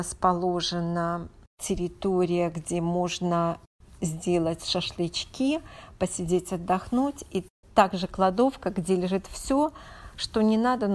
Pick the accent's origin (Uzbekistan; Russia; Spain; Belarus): Belarus; now in United States; так как я из Белоруссии, я люблю все-таки шторы.